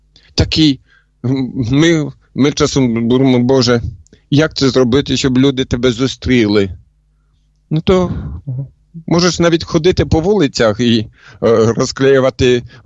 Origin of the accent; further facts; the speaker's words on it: Poland; Ukrainian is a second language; я в Польщі зустрів, я ж поляк, в Польщі це було.